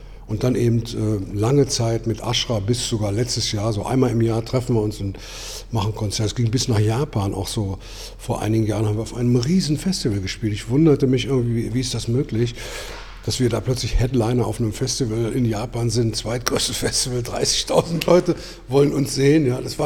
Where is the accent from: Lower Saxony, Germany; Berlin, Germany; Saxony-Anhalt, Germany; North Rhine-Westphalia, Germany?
Lower Saxony, Germany; Ich komme aus der Gegend von Hannover-Hildesheim.